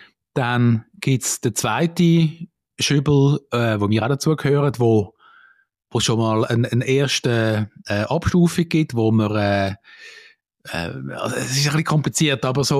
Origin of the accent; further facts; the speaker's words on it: Switzerland; Also als Schweizer meinen wir ja immer, wir sind super und die Besten